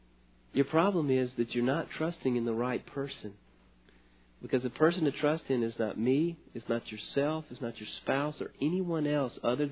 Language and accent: English; Louisiana, United States; I grew up in Louisiana, and this guy was from Louisiana as well